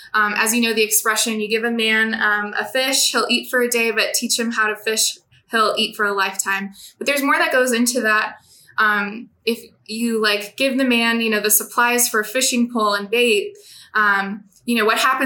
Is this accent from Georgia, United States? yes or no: no; Chicago, Illinois, United States; I'm originally from Chicago and I had graduated in May of 2021 with a communication degree.